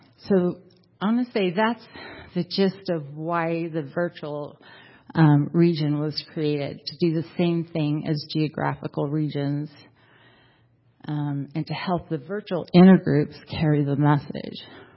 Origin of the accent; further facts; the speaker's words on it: Colorado, United States; I'm from Northern Colorado, so we have our own intergroup.